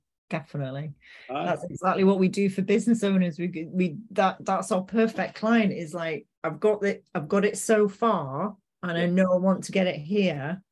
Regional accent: England, United Kingdom; Well, after obviously being English and being female

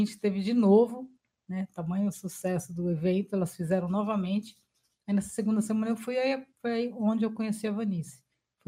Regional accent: São Paulo, Brazil; also born or lived in Diadema; Nascida em São Paulo, nasci na Consolação. Morei bastante tempo na freguesia do Ó.

